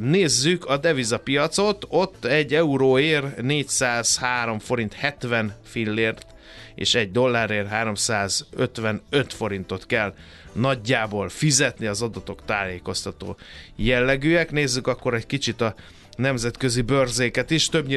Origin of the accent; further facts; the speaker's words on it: Hungary; mert magyarok vagyunk, vagy mi.